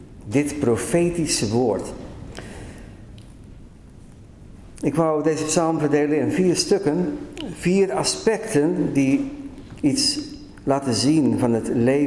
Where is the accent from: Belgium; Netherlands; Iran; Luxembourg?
Netherlands; Middelburg, Zeeland; born there; Ik denk aan de geschiedenis van Middelburg, mijn geboortestad.